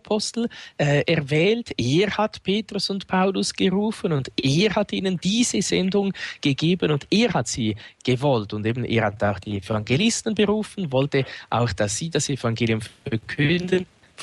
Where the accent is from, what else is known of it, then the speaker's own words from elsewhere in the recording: Winterthur, Zurich, Switzerland; dann in Winterthur, dort wo ich aufgewachsen bin